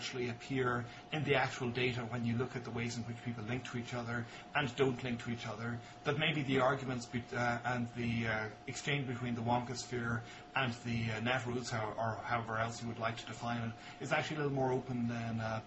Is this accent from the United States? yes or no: no; Ireland; As I say, I'm not American, I'm Irish. So a lot of my exposure to this stuff has been secondhand.